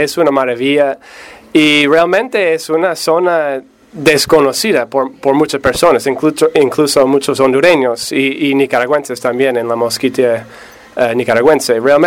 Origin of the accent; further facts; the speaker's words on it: United States; Sí, soy gringo, norteamericano.